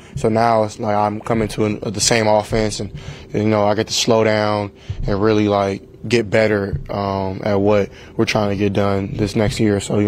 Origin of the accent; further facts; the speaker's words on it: California, United States; You know, I'm from SoCal.